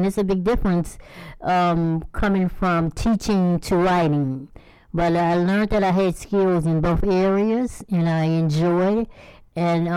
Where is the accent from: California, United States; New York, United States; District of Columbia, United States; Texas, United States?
District of Columbia, United States; Washington; I was born in Washington, D.C. I am a Washingtonian.